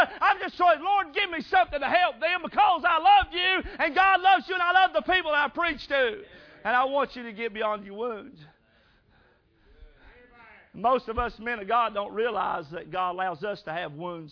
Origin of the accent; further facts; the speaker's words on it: North Carolina, United States; I remember a little mountain church when I grew up in North Carolina